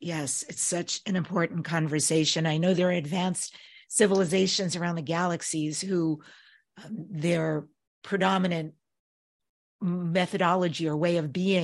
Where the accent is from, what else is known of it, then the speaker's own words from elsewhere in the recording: New York, United States; because I'm Jewish and I grew up in New York, like a lot of stuff was weird to me.